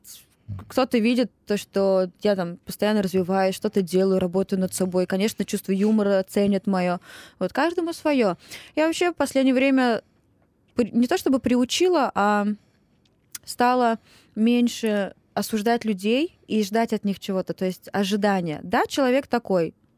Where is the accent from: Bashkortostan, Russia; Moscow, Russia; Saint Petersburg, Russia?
Bashkortostan, Russia; Belebey; В Белебей, я же родом из Белебея.